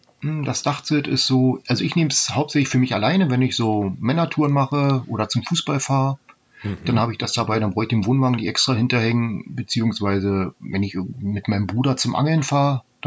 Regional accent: Salzwedel, Saxony-Anhalt, Germany; Ich komme aus Salzwedel, das liegt im nördlichen Sachsen-Anhalt, im Niemandsland, sagen wir mal so, zwischen Hamburg, Magdeburg und Wolfsburg, der größte Flecken ohne Autobahn in ganz Deutschland.

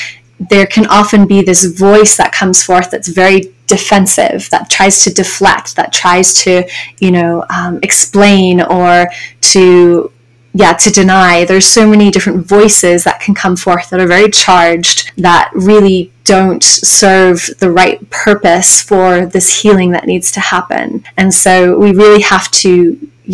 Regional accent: England, United Kingdom; now in United States; So I spent a good portion of my childhood in England, growing up in England.

